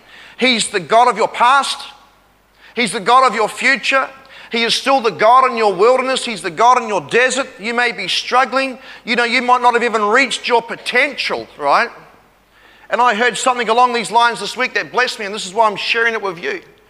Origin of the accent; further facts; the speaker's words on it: New Zealand; And when I grew up in New Zealand, I grew up with some of the worst people. Some of the toughest people. Knew some of the meanest people, I guess you would say. Hardcore people.